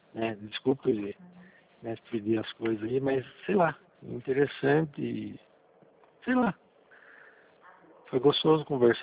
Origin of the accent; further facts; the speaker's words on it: Itapetininga, São Paulo, Brazil; eu sou de Itapetininga. Itapetininga tem em torno de 160 mil habitantes.